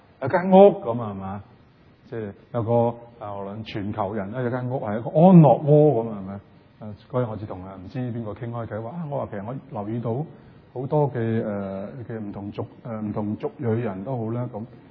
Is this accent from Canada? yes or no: yes; Canada; 或者呢這個就是我們加拿大人很多人的心聲，可以這樣說